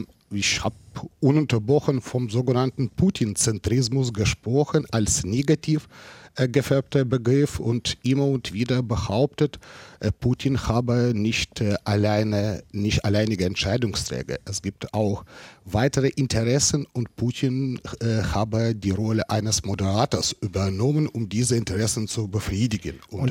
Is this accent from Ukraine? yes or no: yes; Ukraine; Also zum Ersten bin ich gebürtiger Ukrainer.